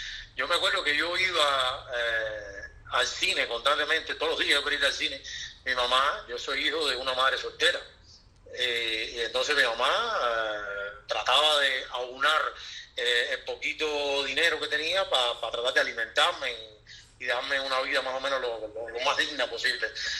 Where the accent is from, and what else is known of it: Cuba